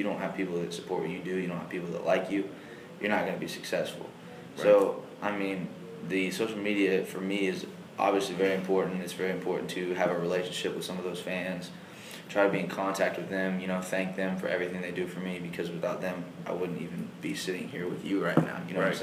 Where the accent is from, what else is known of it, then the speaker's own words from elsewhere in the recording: Terre Haute, Indiana, United States; So I'm 17 years old. I'm from Terre Haute, Indiana.